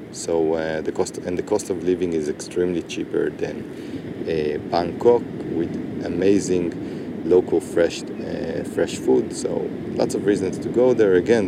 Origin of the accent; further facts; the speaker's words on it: Haifa, Haifa District, Israel; this one is actually Haifa, where I'm recording right now. It is in the north of Israel, is my hometown.